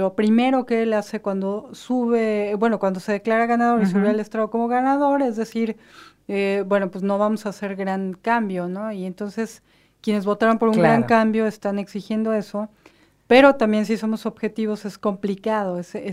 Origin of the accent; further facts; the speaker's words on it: Mexico City, Mexico; cuando estuvo en la Ciudad de México, que es de donde yo vengo